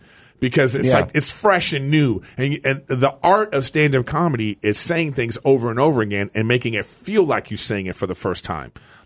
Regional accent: Los Angeles, California, United States; Like mid-Wilshire area, like, you know, in L.A.

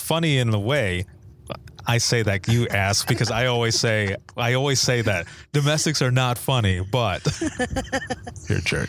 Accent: Indiana, United States; I said, I'm from Indiana, but I have cross streets.

